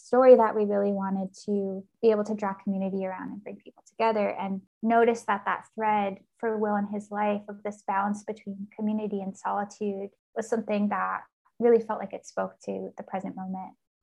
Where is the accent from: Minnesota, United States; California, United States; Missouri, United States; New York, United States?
Minnesota, United States; I definitely think growing up in Minnesota had a huge impact on my relationship with nature.